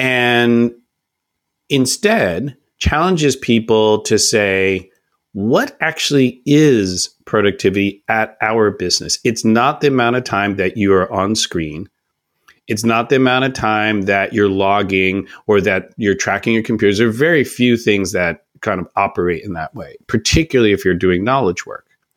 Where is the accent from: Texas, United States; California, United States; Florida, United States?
California, United States; Oakland; I'm from Oakland, California. It is diverse in some ways, but for African Americans, it's not.